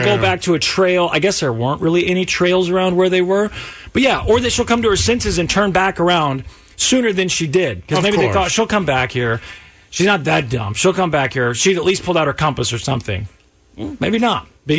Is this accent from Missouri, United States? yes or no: yes; Missouri, United States; But now they say the first case in Missouri, my home state, someone who wasn't around animals